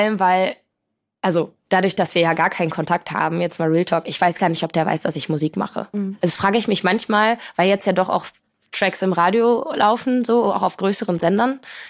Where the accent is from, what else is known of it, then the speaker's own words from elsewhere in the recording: Poland; ich komme aus Polen, meine Eltern kommen beide aus Polen, so ich bin in einer sehr polnischen, sehr familiären Kultur aufgewachsen, da steht Familie über allem.